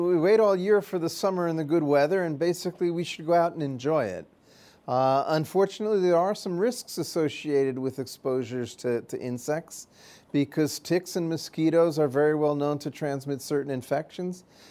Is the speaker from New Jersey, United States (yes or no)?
no; New York, United States; I grew up in the New York area, did a lot of my training in New York and Massachusetts and Connecticut, so that's Lyme Central.